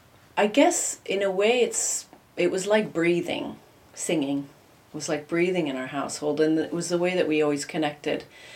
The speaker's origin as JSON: {"language": "English", "town": "Los Angeles", "region": "California", "country": "United States", "tie": "born or raised there", "first_language": "Hungarian", "said": "I was born and raised in the States to Hungarian parents who were refugees from Hungary. And so I grew up in essentially bicultural in Los Angeles, and my first language was Hungarian."}